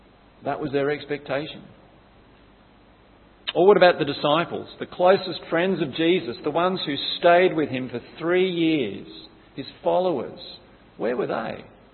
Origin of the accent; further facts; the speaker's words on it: Sydney, New South Wales, Australia; I grew up in Sydney, not far from where the 2000 Olympics were held.